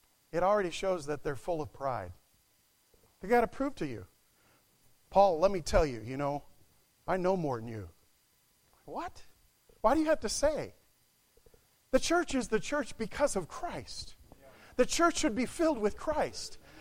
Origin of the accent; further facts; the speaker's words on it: Indonesia; When I was a kid, we grew up in Indonesia.